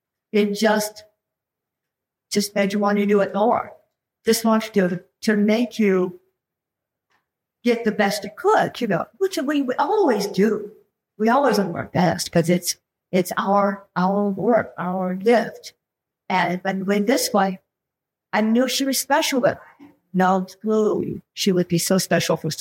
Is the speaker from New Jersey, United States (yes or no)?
no; Texas, United States; a live show, when I was growing up in Texas.